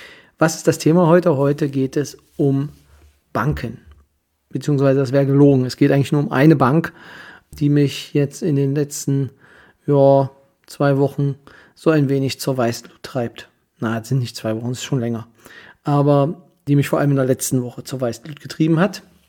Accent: Kyritz, Brandenburg, Germany; weil ich selber, wie die meisten wissen, bin aus Küritz.

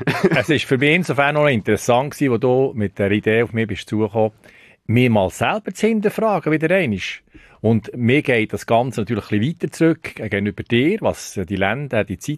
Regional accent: Thun, Bern, Switzerland; Mal, ich bin in Thun aufgewachsen

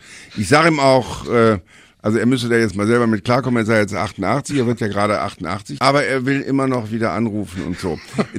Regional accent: Cologne, North Rhine-Westphalia, Germany; dass ich dem Papst die Hand gebe und sage, ich bin aus Köln.

